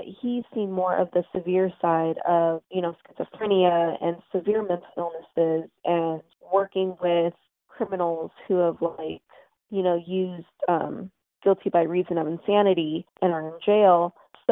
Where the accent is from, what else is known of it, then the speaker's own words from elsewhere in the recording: California, United States; They lived in the South and we were born and raised in California.